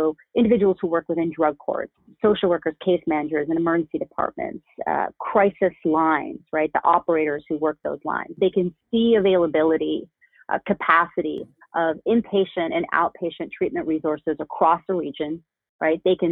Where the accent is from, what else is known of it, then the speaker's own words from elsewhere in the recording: Canada; now in United States; I'm Canadian